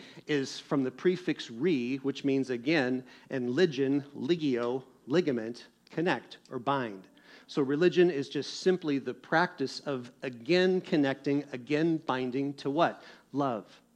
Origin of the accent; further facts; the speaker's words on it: Seattle, Washington, United States; Yes, I'm from Seattle, kind of a coffee snob, okay?